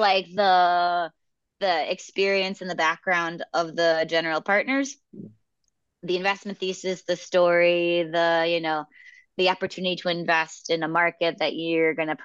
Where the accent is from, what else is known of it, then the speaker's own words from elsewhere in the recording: Chicago, Illinois, United States; also born or lived in New York; now in Puerto Rico; I'm from Chicago. I moved from New York. People thought I was nuts when I moved to an island.